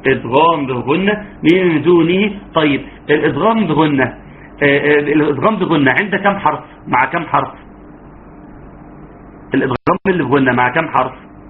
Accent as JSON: {"language": "Arabic", "country": "Egypt", "said": "وإحنا في مصر"}